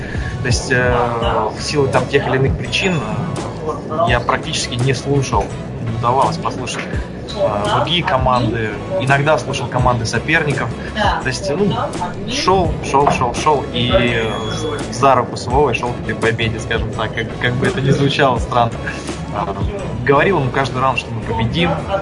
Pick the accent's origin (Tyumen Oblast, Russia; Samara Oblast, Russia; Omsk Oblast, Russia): Omsk Oblast, Russia; Omsk; born there; now in Krasnodar, Russia; я родился в Омске, сейчас живу в Краснодаре.